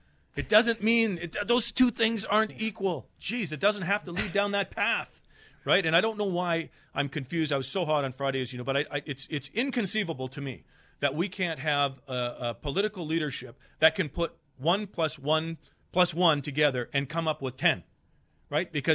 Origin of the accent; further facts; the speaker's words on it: Canada; Is I'm tired as a Canadian, and I think as Canadians we have to step up.